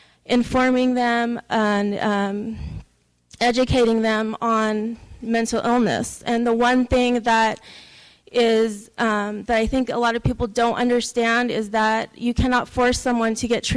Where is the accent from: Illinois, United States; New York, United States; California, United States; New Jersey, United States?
California, United States; Fresno; moved away as an adult; also born or lived in San Diego; I was born and raised here in Fresno, California. I left approximately 12 years ago, and I have been residing in San Diego. I currently moved back about a month ago.